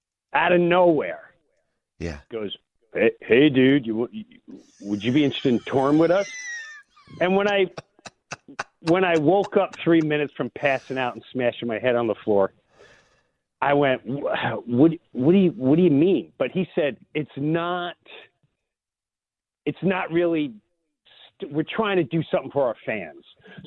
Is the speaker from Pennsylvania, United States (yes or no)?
no; Valley Stream, New York, United States; Valley Stream. We bordered with Queens.